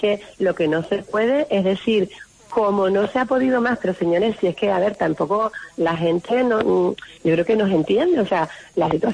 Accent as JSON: {"language": "Spanish", "region": "Canary Islands", "country": "Spain"}